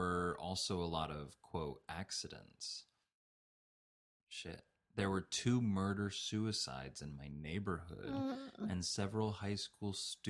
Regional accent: Texas, United States; I'm from Texas.

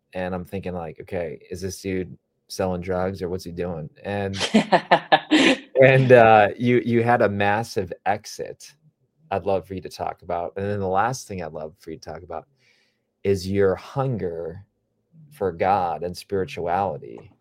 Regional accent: Wisconsin, United States; and I'm from Wisconsin, where like Green Bay

